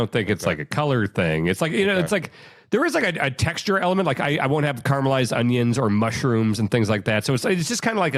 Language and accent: English; Kansas City, Missouri, United States; And I'm from Kansas City, so like, yeah, barbecue sauce, like, yeah, easy.